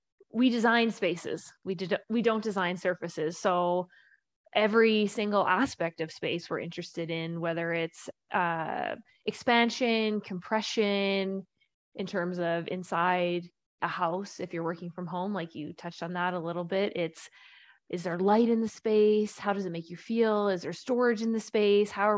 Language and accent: English; Edson, Alberta, Canada; I'm actually from a small town. And we didn't have any buildings designed by an architect. So I'm from Edson, Alberta.